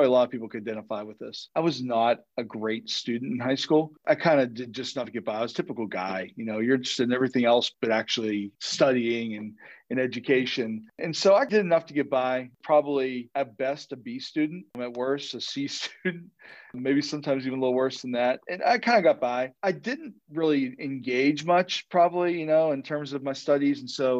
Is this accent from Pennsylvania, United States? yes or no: yes; Pittsburgh, Pennsylvania, United States; I'm from Pittsburgh, Christ Church at Grove Farm, obviously, the suburbs of Pittsburgh, the Mon Valley, which is like the old steel towns of Pittsburgh.